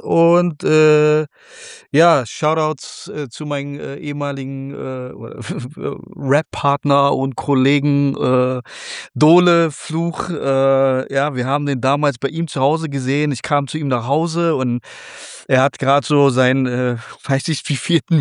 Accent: Berlin, Germany; weil ich bin Berliner, ich bin Weddinger, ich bin, sage ich mal, so ein bisschen einen rougheren Ton gewohnt.

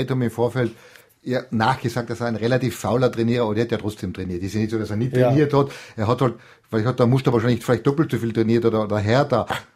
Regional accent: Tyrol, Austria; Als Tiroler muss man es dazu erzählen.

